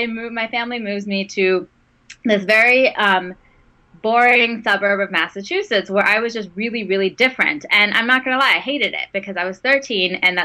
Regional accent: Saudi Arabia; I grew up in Saudi Arabia for the most part in my elementary school, and I went to an American international school there with kids from like 50 different countries.

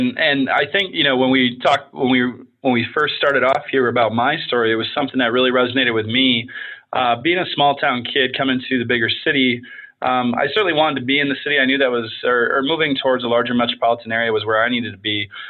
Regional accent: Wisconsin, United States; born there; I was born in Wisconsin and about north central Wisconsin, farm country, small town. Moved down to Milwaukee to go to college.

